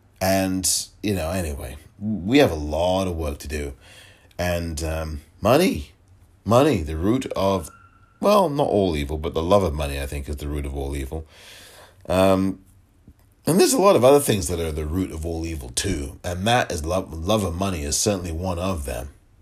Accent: London, United Kingdom; and I'm a Londoner, look, just because I'm not living in London, that doesn't mean I'm not a Londoner.

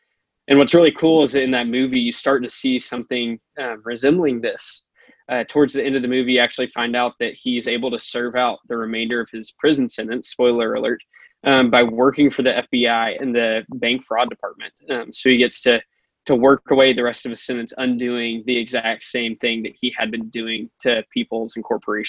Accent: Monroe, North Carolina, United States; now in Durham, United States; So I am from Monroe, North Carolina, right outside of Charlotte

